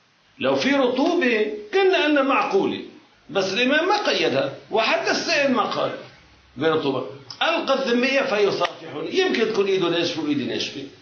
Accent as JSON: {"language": "Arabic", "country": "Lebanon", "said": "نحن من لبنان جايين لنشتري أشياء طاهرة مش أشياء نجسي"}